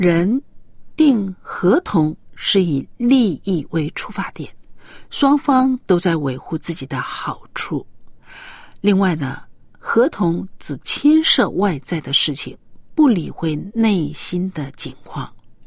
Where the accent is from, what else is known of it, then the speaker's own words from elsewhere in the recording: China; 我们中国人也说一夜夫妻百夜恩，就是这个意思。